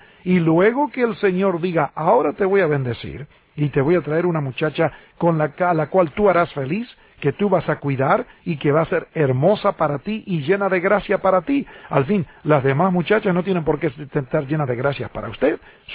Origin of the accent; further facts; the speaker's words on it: Argentina; moved away as an adult; Yo tuve que salir de Argentina para al fin encontrar la mujer que es mi esposa